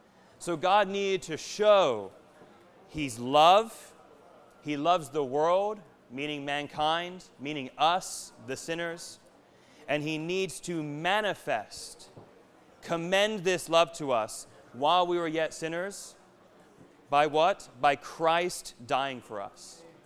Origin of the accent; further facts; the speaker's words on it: United States; sorry, I grew up in America, so I know nothing about world history and everything about U.S. history.